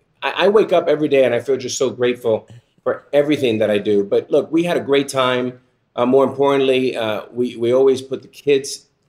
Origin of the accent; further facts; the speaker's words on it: United States; B, that I'm an American in the greatest country in the world.